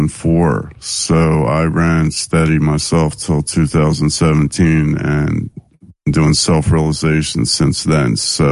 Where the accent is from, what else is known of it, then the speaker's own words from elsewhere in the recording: Philadelphia, Pennsylvania, United States; now in Oregon, United States; I used to be from the East Coast, Philadelphia, but now I'm in the desert in Southeast Oregon.